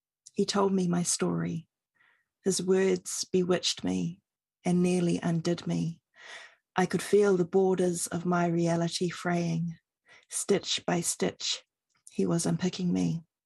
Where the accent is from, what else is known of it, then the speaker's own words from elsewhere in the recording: Taupo, Waikato, New Zealand; So I grew up in Taupō, but had lots of whānau in Rotorua.